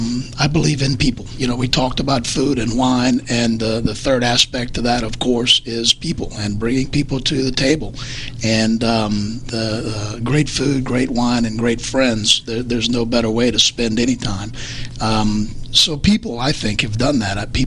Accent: New Roads, Louisiana, United States; when I came from New Roads to Baton Rouge for school, I ended up working at Gino's Restaurant as a busboy.

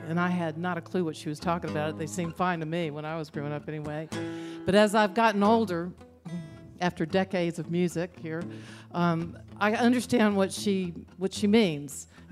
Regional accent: Goldsboro, North Carolina, United States; I grew up in North Carolina. I grew up in a little town called Goldsboro, North Carolina.

